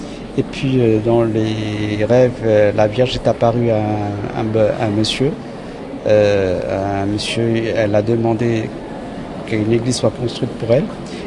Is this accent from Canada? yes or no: no; Pondicherry, Puducherry, India; moved away as an adult; now in France; Je suis de Pondichéry. Je suis arrivé ici en 88 pour travailler.